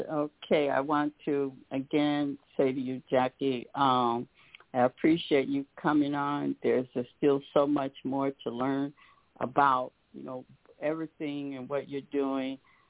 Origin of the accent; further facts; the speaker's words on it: Detroit, Michigan, United States; growing up in Detroit, part of the time, you know, I can remember as a young, you know, as a kid